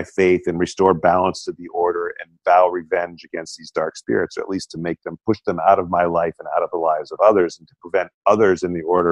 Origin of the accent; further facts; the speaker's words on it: Connecticut, United States; moved away as an adult; now in Austin, United States; I moved down here originally from Connecticut in 1998, and then went back to Connecticut in 2000